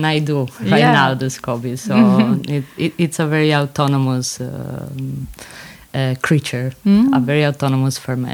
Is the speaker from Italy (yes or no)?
yes; Italy; because I come from Italy